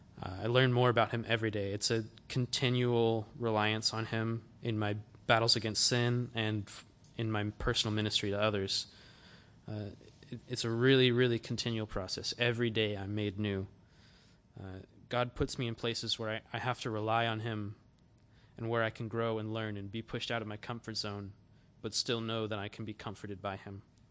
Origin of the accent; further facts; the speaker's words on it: Knoxville, Tennessee, United States; I grew up in Knoxville, Tennessee, in America, and I was raised in a Christian home.